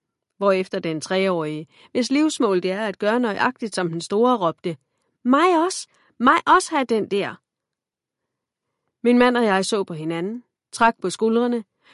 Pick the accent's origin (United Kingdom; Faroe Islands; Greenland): United Kingdom; Scotland; Ja, jeg er vokset op i Skotland.